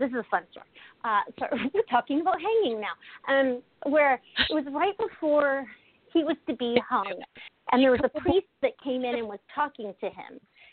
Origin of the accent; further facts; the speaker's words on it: Kansas, United States; I'm from Kansas originally, and she worked in the prison system in Kansas